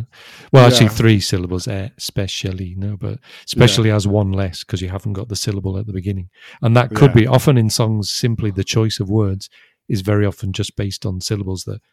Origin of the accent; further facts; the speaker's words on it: Liverpool, North West England, United Kingdom; accent: Liverpool; Well, for me, no, because I'm from Liverpool. And in the in the Liverpool accent, we have the sound.